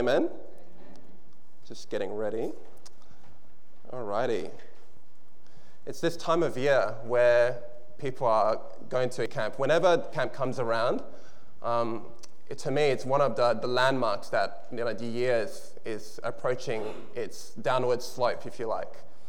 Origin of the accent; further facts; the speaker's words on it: Nigeria; Nigerian food and I hear the Nigerian gospel music played in the background, it's then I realize, yes, I am Nigerian after all.